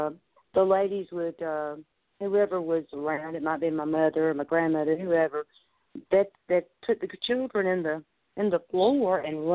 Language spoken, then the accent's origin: English; the South, United States; Growing up in the South, we had a pretty much a standard uniform for the summertime